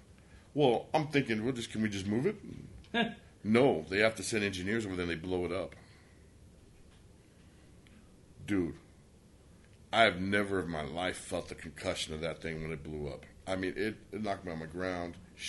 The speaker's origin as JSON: {"language": "English", "town": "Long Beach", "region": "California", "country": "United States", "said": "I'm like, I'm from Long Beach. We'll just read about it in the paper."}